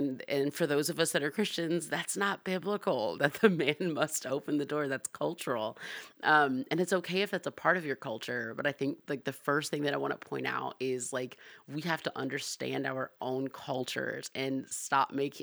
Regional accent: Atlanta, Georgia, United States; who I'm from Atlanta, I'm Black, and my husband's from St. Louis, he's also Black.

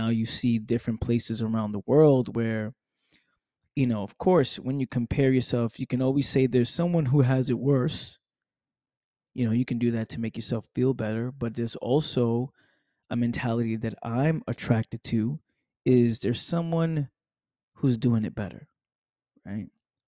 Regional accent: Bronx, New York, United States; See, me growing up in the Bronx, I've learned so much about what it means to be of quality

